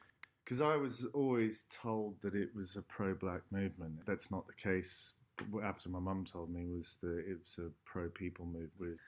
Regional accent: Omaha, Nebraska, United States; I'm originally from Omaha, Nebraska, right in the middle of America.

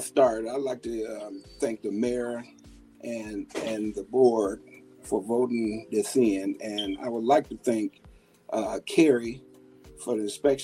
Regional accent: Muskegon Heights, Michigan, United States; So about me, I'm born and raised in Muskegon Heights. I'm 59 years old, so I'm born and raised and still

